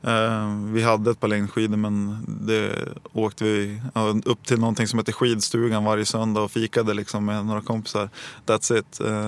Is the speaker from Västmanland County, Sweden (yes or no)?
no; Nacka, Stockholm County, Sweden; born there; Ja, jag är ju född i Stockholm i alla fall, ute i Nacka. Och bodde 4 första åren i Saltsjöbaden.